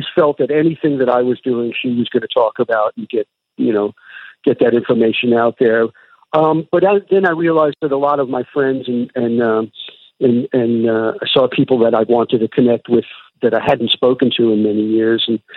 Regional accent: New York, United States; growing up in New York, I didn't kind of like segment, I didn't put my music taste in boxes

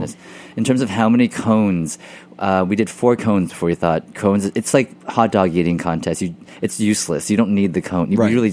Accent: Texas, United States; I grew up in Texas eating, you know, artificial green.

